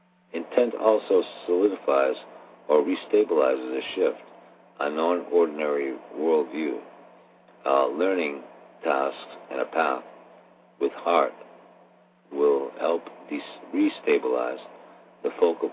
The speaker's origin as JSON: {"language": "English", "region": "Maine", "country": "United States", "said": "But I was visiting Maine. I'm from Maine, and I was visiting Maine."}